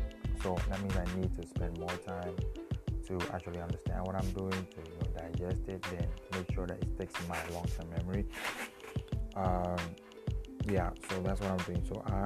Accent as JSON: {"language": "English", "country": "Ghana", "said": "So I'm in Ghana. I'm a Ghanaian, and I'm in Africa."}